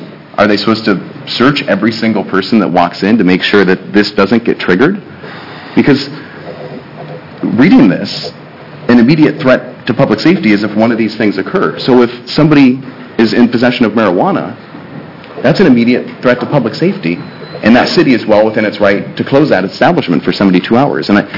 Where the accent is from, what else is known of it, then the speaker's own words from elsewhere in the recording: Midwest, United States; I'm from the Midwest, so I talk a little bit slow, so I apologize for that.